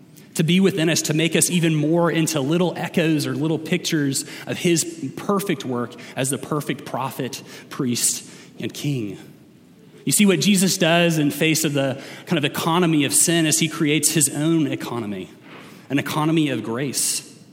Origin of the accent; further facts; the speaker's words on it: Atlanta, Georgia, United States; Growing up, I grew up in Atlanta during the 90s, and because of that, I was often at Braves games.